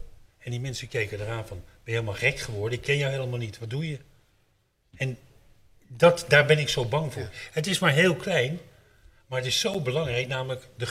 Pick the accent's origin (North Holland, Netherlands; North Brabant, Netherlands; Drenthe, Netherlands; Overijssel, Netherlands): North Holland, Netherlands; Hoofddorp; Nu kom ik zelf uit Hoofddorp. En ik heb daar de groei van 25.000 naar 60.000 meegemaakt.